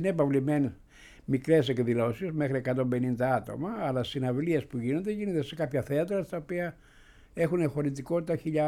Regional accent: Greece; now in Finland; Και επειδή είμαι Έλληνας, ναι, με δέχονται εκεί μέσα

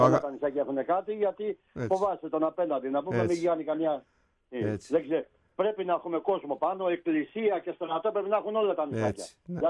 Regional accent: Leipsoi, South Aegean, Greece; now in Rhodes, Greece; Εγώ, ναι, μεγάλωσα στους Λειψούς, έκανα οικογένεια εκεί πέρα, τα παιδιά μου.

